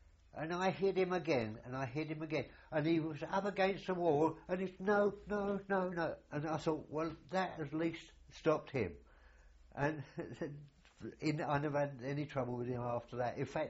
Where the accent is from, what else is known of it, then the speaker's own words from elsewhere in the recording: South East England, United Kingdom; Oh, we come from Surrey